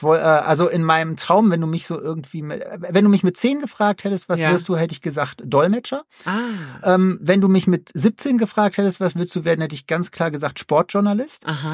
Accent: Münster, North Rhine-Westphalia, Germany; ich komme aus Münster in Westfalen

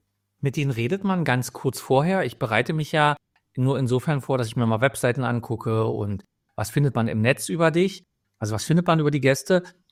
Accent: East Berlin, Berlin, Germany; Aber weil ich bin in Ostberlin groß geworden.

